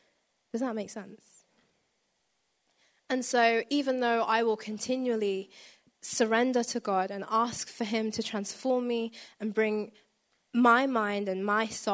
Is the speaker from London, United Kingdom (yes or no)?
yes; London, United Kingdom; in case you can't tell, I'm from London.